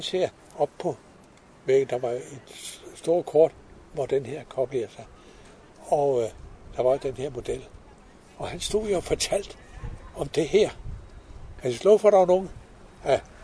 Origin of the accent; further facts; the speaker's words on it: Ejby, Zealand, Denmark; Vokset op ind ved Isefjorden her i Ejby, helt i bunden ved Isefjorden.